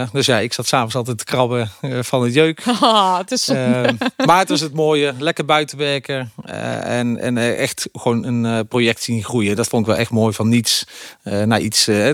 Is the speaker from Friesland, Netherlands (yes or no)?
no; Vught, North Brabant, Netherlands; Ik kom uit Vught, regio Den Bosch.